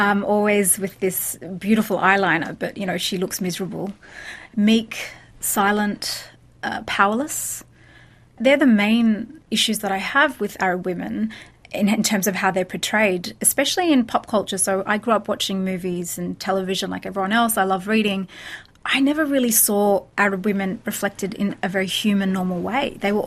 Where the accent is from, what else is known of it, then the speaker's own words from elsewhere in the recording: Sydney, New South Wales, Australia; I grew up in Sydney. I was born in Sydney. I grew up in the eastern suburbs, which is probably not a very predominantly Arab area.